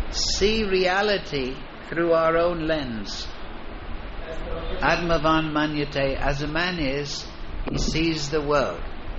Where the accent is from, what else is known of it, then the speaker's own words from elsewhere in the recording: Bihar, India; English is a second language; I'm from Bihar, I used to be a follower of Lalu Prasad and I had a lati stick and everything.